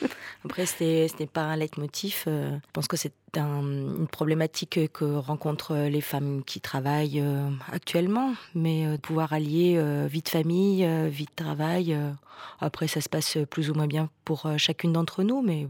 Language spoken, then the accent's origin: French; Paris, Île-de-France, France; j'y ai passé toutes mes vacances en tant que Parisienne.